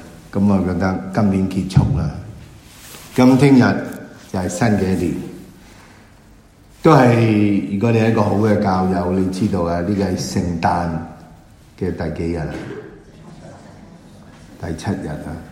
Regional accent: China; 咁為我哋中國人，我哋好知道佢走咗咧

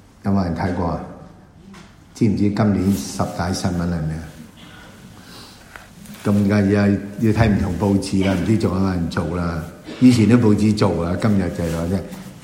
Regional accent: China; 咁為我哋中國人，我哋好知道佢走咗咧

